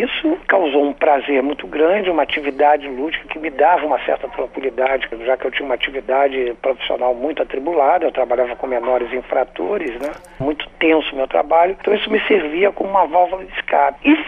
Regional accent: Rio de Janeiro, Brazil; Morava no subúrbio do Rio de Janeiro, em Cavalcante, onde eu cresci, onde eu me criei, onde eu devo muito.

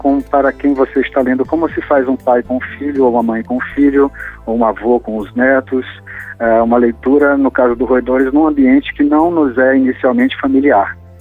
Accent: Fortaleza, Ceará, Brazil; moved away as an adult; now in Brasília, Brazil; Mas minha família, meus pais são de Baturité, que é próximo a Fortaleza. E aí faço minha faculdade no Ceará e venho para Brasília

